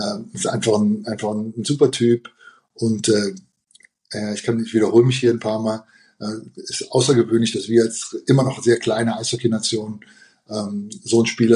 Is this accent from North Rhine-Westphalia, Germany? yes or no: yes; Cologne, North Rhine-Westphalia, Germany; wir sind zusammen aufgewachsen in den Auswahlmannschaften. Er dann, Peter damals aus Mannheim und ich aus Köln.